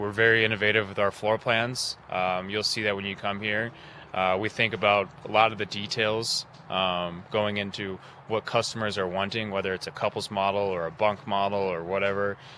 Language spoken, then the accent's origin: English; Elkhart, Indiana, United States; I came from Elkhart, Indiana. So born and raised in Elkhart, Indiana, where about 85% of the world's RVs are produced.